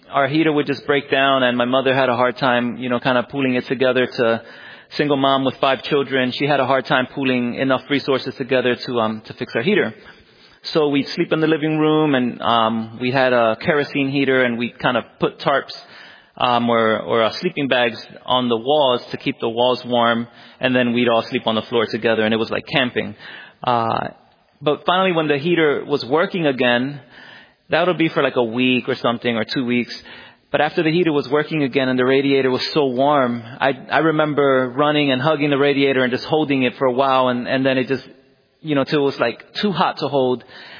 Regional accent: Philadelphia, Pennsylvania, United States; I grew up in North Philadelphia. I'm Puerto Rican. My family comes from Puerto Rico, but I was born in Philly.

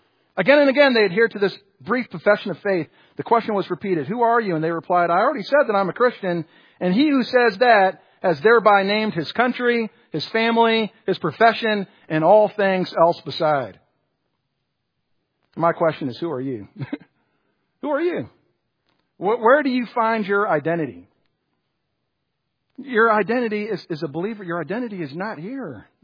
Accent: New York, United States; now in -; My dad's from the South. My mom's from Jamaica. I grew up in upstate New York.

